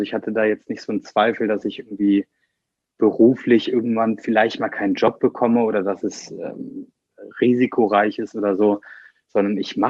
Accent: Bornheim, North Rhine-Westphalia, Germany; Ich bin 24 Jahre alt und ich komme aus Bornheim

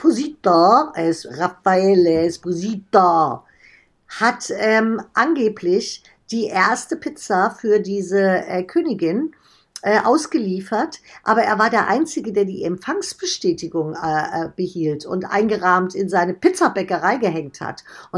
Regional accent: Giessen, Hesse, Germany; Ich bin ja aus Gießen, das ist quasi ums Eck.

